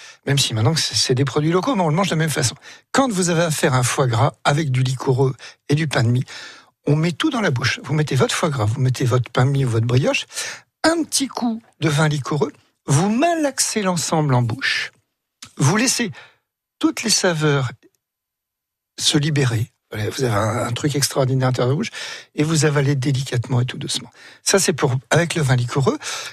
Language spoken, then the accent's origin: French; Grand Est, France; born there; je suis né quand même en Meuse du Nord, où chez nous, on mange pas le pain de seigle avec le foie gras